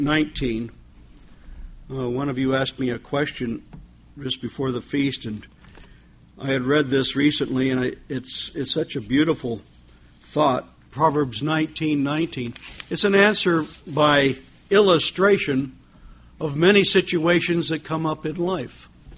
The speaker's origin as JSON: {"language": "English", "region": "Wyoming", "country": "United States", "tie": "born or raised there", "also_born_or_lived": "Colorado", "said": "Growing up in Wyoming and spending a lot of time in Colorado and so forth, I've seen many fences."}